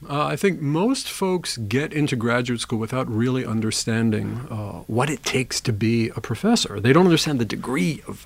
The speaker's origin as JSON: {"language": "English", "town": "Brooklyn", "region": "New York", "country": "United States", "said": "Well, the first thing is I'm from Brooklyn, New York. I'm a city boy, right?"}